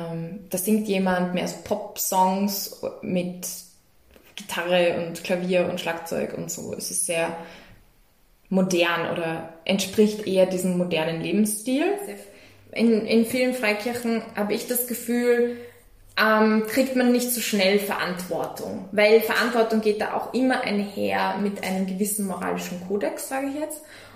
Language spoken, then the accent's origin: German; Upper Austria, Austria; ich komme aus Oberösterreich, finde ich irgendwie in Linz vielleicht schon auch mehr, aber dann im Mühlviertel, das ist nicht präsent.